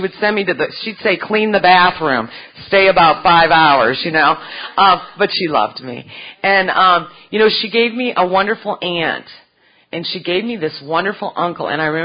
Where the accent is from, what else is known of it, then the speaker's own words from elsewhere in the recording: Michigan, United States; But anyways, I was raised in Michigan, and I am the middle child, so I also have middle child problems.